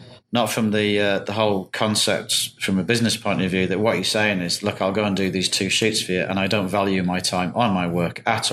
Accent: United Kingdom; moved away; When I left, I was from the United Kingdom and sometimes known as Great Britain.

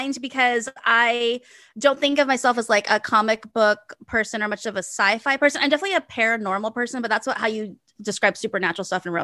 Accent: Hawaii, United States; I grew up in Hawaii and I grew up in a really rural part of Hawaii. So like remote island, remote part of a remote island.

